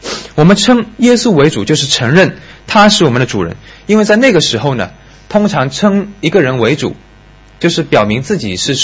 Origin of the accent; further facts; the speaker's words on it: Wenzhou, Zhejiang, China; 那么台风我记得它是非常害怕的，源自于四岁的时候我们家乡遭遇了一场前所未有的大台风，死伤无数，就是94年。